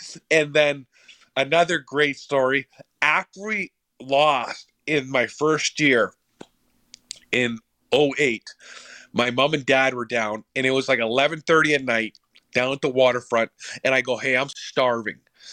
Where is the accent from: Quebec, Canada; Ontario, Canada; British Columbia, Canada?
Ontario, Canada; Sault Ste. Marie; So Paul Maurice is from my hometown.